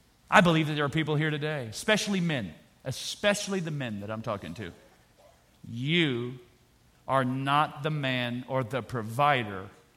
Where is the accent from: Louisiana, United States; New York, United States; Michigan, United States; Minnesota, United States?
Louisiana, United States; I know, I'm from Louisiana.